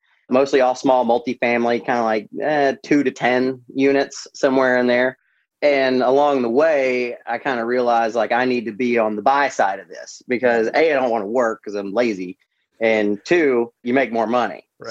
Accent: Tullahoma, Tennessee, United States; I'm from Tullahoma, Tennessee, went to school in Knoxville

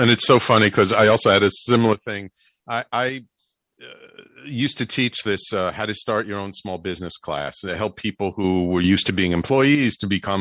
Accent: Bronx, New York, United States; because I didn't get much of an allowance either as a little kid growing up in the Bronx.

